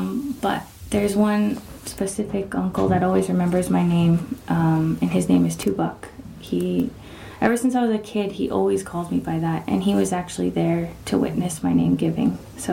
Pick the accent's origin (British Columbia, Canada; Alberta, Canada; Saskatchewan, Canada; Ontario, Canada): British Columbia, Canada; Penticton; And I said that I'm from Penticton.